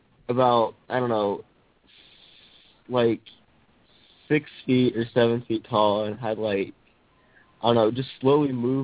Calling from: California, United States; California.

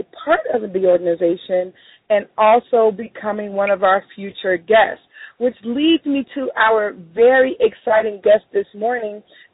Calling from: Miami, Florida, United States; I'm calling in from Miami, Florida

